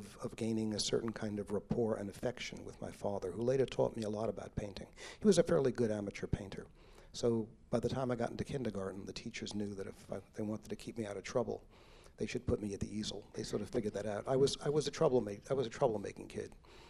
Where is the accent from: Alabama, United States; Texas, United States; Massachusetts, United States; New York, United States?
New York, United States; Bensonhurst; I grew up in Bensonhurst, which was the home of a lot of gangs and a lot of … type doo-wop groups.